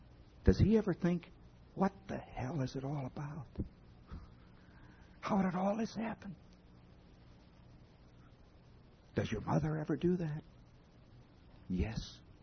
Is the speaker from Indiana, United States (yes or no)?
yes; Indiana, United States; And then I have to admit that I come from the Midwestern equivalent of New Jersey. Indiana makes New Jersey look like Palm Beach.